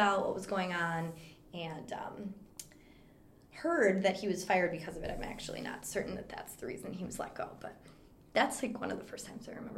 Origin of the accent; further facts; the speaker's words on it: Appleton, Wisconsin, United States; I grew up in Appleton, Wisconsin, which is in the Fox River Valley in northeast Wisconsin.